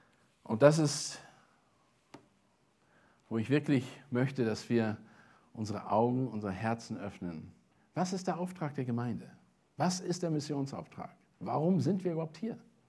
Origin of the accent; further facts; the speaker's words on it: Kiel, Schleswig-Holstein, Germany; Ich bin tatsächlich an Kiel aufgewachsen. Starke Wind, Stürme, Wasser sind mir absolut vertraut gewesen.